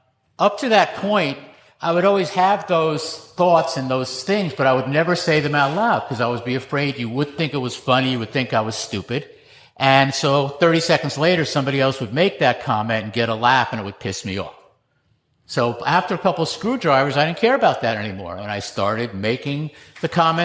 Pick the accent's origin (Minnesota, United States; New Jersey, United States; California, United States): New Jersey, United States; also born or lived in Tampa; I was born in Florida, in Tampa. I grew up in New Jersey.